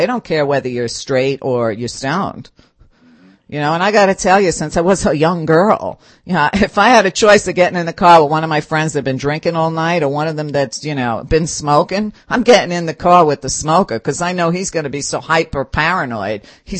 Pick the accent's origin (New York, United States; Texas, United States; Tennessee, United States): New York, United States; now in Arizona, United States; But I had no idea what I was walking into from New York.